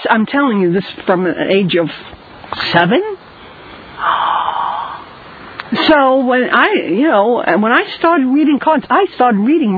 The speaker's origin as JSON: {"language": "English", "town": "Coney Island", "region": "New York", "country": "United States", "tie": "born or raised there", "said": "Remember, I was brought up in Coney Island."}